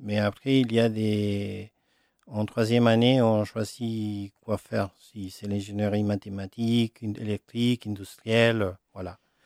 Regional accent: Santiago, Santiago Metropolitan Region, Chile; French is a second language; Non, je suis né en Santiago, toute ma vie à Santiago, voilà.

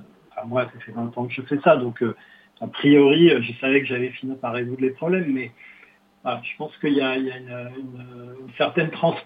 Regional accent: Brittany, France; Et je suis breton d'origine, mais là, je suis une fois à Paris.

